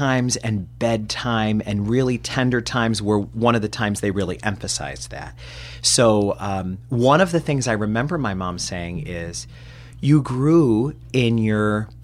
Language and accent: English; Rochester, New York, United States; And I grew up in Rochester, New York.